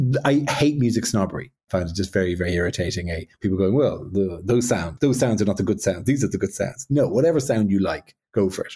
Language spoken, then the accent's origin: English; Ireland; now in London, United Kingdom; I'm prominently Irish in London.